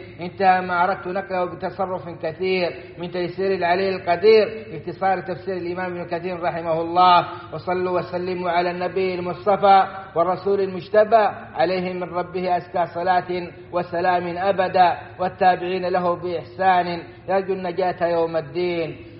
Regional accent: Saudi Arabia; وأدم على بلادنا السعودية أمنها

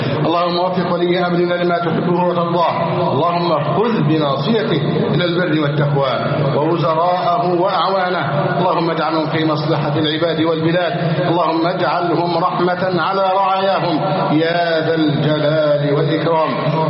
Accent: Egypt

